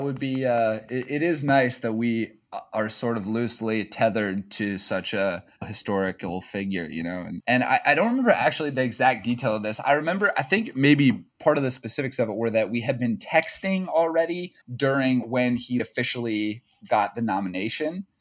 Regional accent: Columbus, Ohio, United States; So we're both from Columbus, Ohio, Columbus area. We went to different high schools, but we basically from the same place.

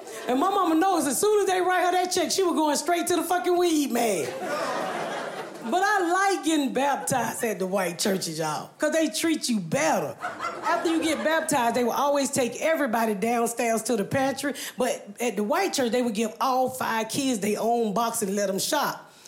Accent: Atlanta, Georgia, United States; back in the day when I lived, when I grew up here in Atlanta

